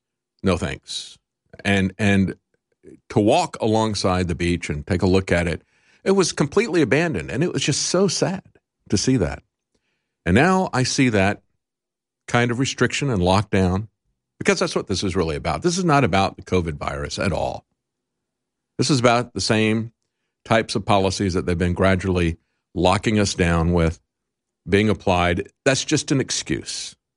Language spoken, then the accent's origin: English; Tampa, Florida, United States; I grew up in Florida, in Tampa, and we used to go to Daytona quite often.